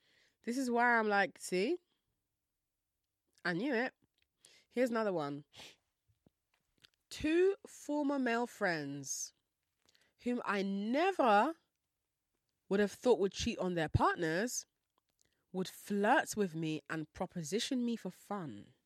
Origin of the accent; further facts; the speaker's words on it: Nigeria; I'm Nigerian. I don't mind Jamaican because Jamaican people are beautiful and also they're African by origin. So it's not a wild guess. I am Nigerian.